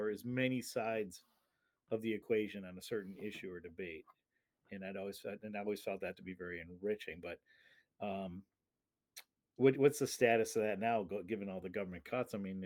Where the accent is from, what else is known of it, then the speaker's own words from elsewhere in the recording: Shelby, Michigan, United States; growing up in Shelby, Michigan, you know, in the western part of the state, population 5,000, NPR public radio was your source for news